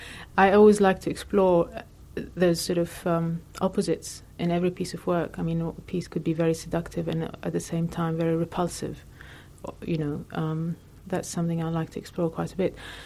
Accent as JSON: {"language": "English", "country": "Lebanon", "tie": "born or raised there", "said": "my social condition as a woman from a distant culture with all the influences and all the experiences that I grew up with in Lebanon"}